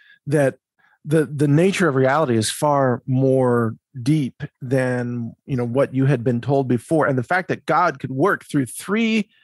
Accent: Midwest, United States; And I grew up in the Midwest. I went to university in the Midwest

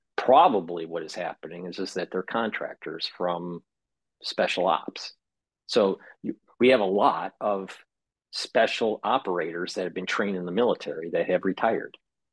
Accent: Michigan, United States; moved away as an adult; now in New York, United States; I lived in Michigan, born and raised in Michigan, and then moved to New York in 2008.

